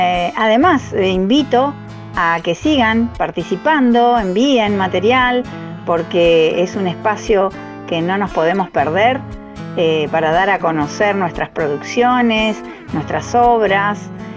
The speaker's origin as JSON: {"language": "Spanish", "town": "San Lorenzo", "region": "Santa Fe", "country": "Argentina", "said": "de San Lorenzo, Santa Fe, cantautora"}